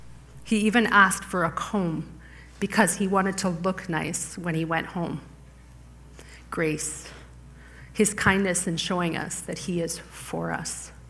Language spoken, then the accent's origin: English; Constance Lake, Ontario, Canada; sending a team to my hometown every year for over 15 years to minister primarily to children of Constance Lake.